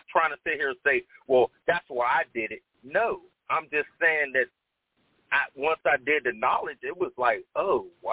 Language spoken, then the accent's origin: English; Pittsburgh, Pennsylvania, United States; And I grew up in a neighborhood of Pittsburgh, Pennsylvania called Homewood. And growing up in Homewood is rough.